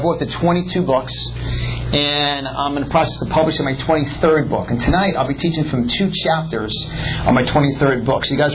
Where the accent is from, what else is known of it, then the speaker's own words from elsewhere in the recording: Yonkers, New York, United States; born there; accent: New York; I was born in Westchester County, Yonkers, New York, so you guys will hear this New York accent.